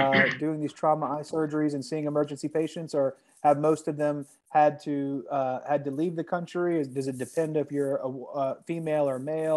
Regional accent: Louisiana, United States; Well, and, I'm from Louisiana, so I would arm myself and I would do exactly what you're doing.

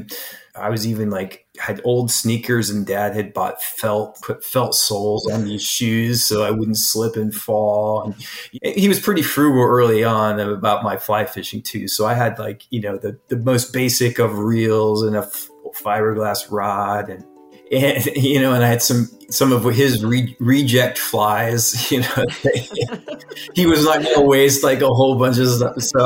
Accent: Portland, Oregon, United States; And I grew up in Portland, Oregon

